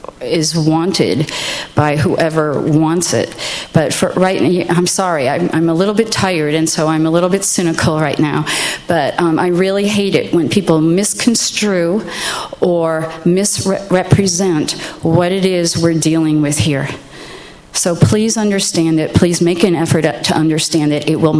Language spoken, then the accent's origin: English; New England, United States; and I'm from New England, so I guess you know how I feel about local government.